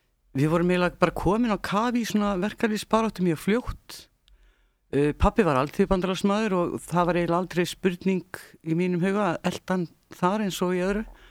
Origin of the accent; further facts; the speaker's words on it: Stokkseyri, Southern Region, Iceland; also born or lived in Reykjavík; Ég fættist á Landspítalanum en fór mánaða gömul á Stokkseyri til ömmu minnar